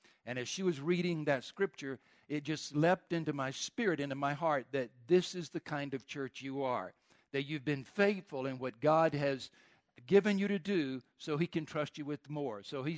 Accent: the South, United States; accent: southern; So hopefully my southern accent is not too bad and you'll be able to follow the things that I want to share with you today.

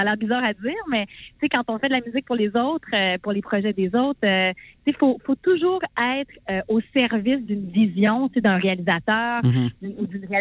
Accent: Quebec, Canada; moi, je viens de la Gaspésie, puis ma grand-mère, elle s'appelait Dolores, elle venait de Maria

